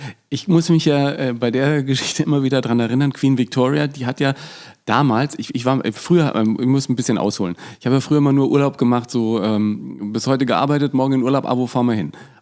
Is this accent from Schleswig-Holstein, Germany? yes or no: no; Bavaria, Germany; für mich als Franke